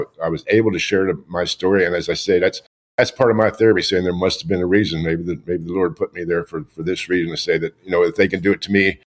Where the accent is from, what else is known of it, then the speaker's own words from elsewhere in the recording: Pennsylvania, United States; moved away; You know, Pennsylvania, where I grew up, was my hometown. I went into service when I was young and lived a lot of different places, never really lived back there.